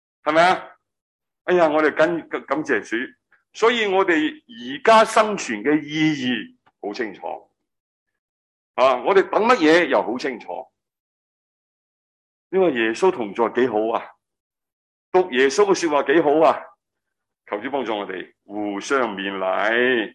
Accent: Hong Kong; 我系香港土生土长嘅

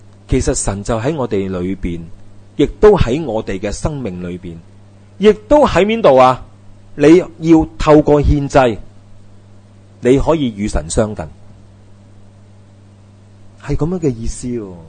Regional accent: China; 我们中国人的谚语真的很正，今日不知听日事。

